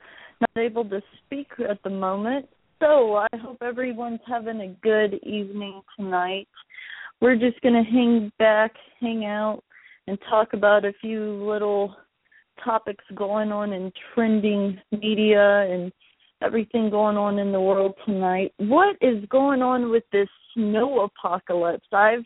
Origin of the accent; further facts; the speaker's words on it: Louisiana, United States; now in Louisville, United States; I'm from South Louisiana, and I've only lived up here since 2006-ish.